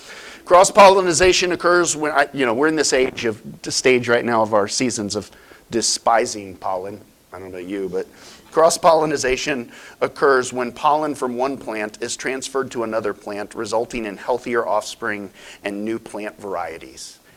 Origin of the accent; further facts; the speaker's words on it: United States; Could it be Jesus had communal fishing in mind more than I, as an American who consumes and spreads my life 1,000 places?